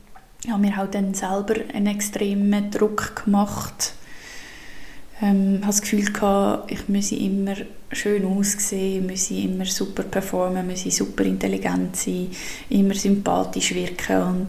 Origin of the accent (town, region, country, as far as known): Switzerland